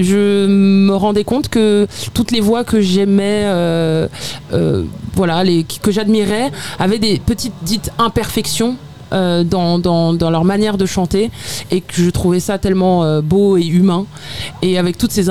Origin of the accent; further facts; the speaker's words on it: Strasbourg, Grand Est, France; now in Longjumeau, France; Pas du tout, moi je suis strasbourgeoise